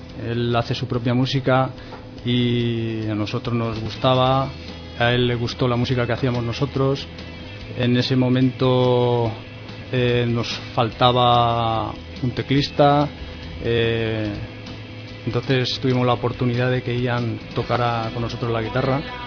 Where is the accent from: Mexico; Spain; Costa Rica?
Spain; estamos Alfredo y yo, que somos españoles